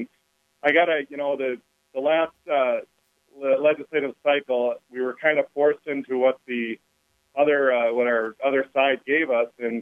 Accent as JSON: {"language": "English", "town": "Rosemount", "region": "Minnesota", "country": "United States", "said": "Naturally, I'm from Rosemount, so I'm going to brag about our football team."}